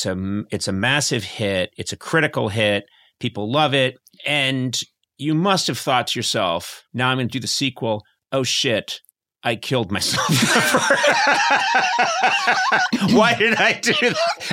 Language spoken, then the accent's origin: English; Brookline, Massachusetts, United States; but I'm from Brookline and our rival is Newton.